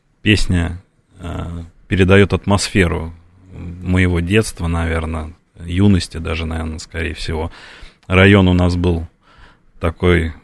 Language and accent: Russian; Moscow, Russia; Я из Москвы. Родился здесь и рос, соответственно, тоже.